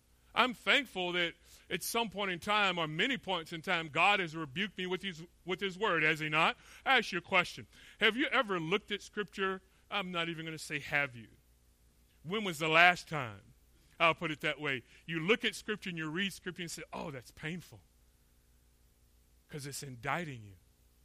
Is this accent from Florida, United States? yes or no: yes; Florida, United States; now in California, United States; We're from Florida, but it's not true south. You actually have to go north to go to the south. You go to Georgia. No, it really is true. Us Floridians, we kind of have a little thing.